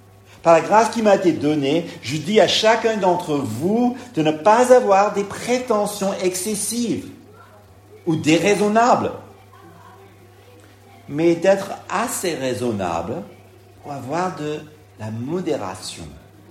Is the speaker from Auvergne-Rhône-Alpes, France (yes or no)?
no; Paris, Île-de-France, France; C'est difficile en tant que Parisien, hein, en tant que Francilien